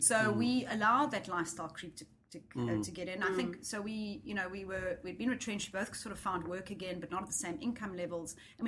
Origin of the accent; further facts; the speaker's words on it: Cape Town, Western Cape, South Africa; And because I'm from Cape Town, people got the wrong impression.